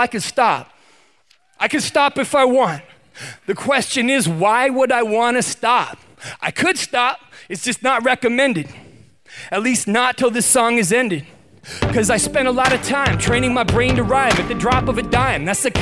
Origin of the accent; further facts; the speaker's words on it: Western Canada, Canada; Now, I'm from Western Canada.